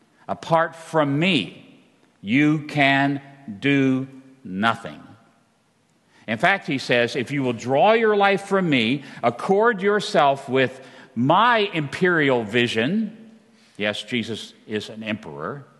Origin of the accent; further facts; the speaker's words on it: United States; I'm an American.